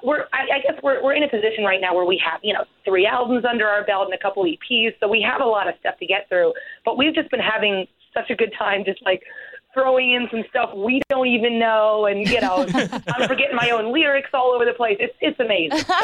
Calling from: Warren, Ohio, United States; I am in not so sunny Ohio, Warren, Ohio, actually.

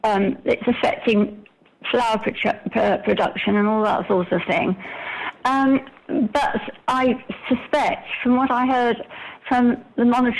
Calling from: Alicante, Valencian Community, Spain; Morning, Sharon Alicante.

